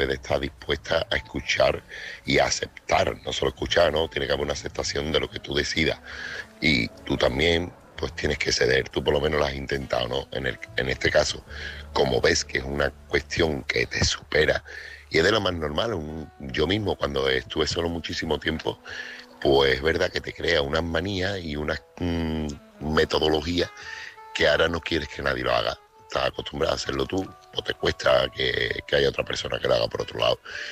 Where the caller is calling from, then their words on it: Seville, Andalusia, Spain; corresponsal de Sevilla